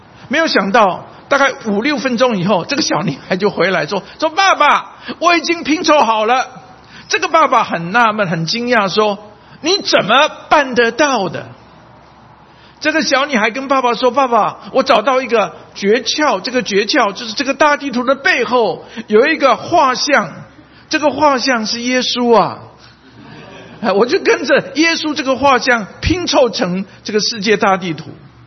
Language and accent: Chinese; China; 好像很多我们从大陆来的，我们信马列主义